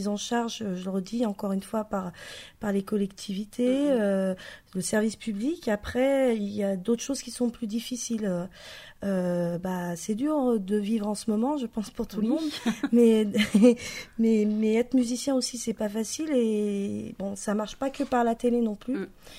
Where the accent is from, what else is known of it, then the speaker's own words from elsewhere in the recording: Champfleury, France; Moi, je ne suis pas de Champaret, par contre, je suis de Champfleury.